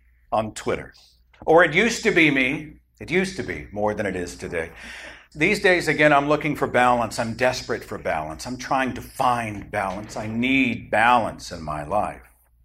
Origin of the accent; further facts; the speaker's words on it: Tulsa, Oklahoma, United States; but I was at a sushi place in Tulsa, my hometown.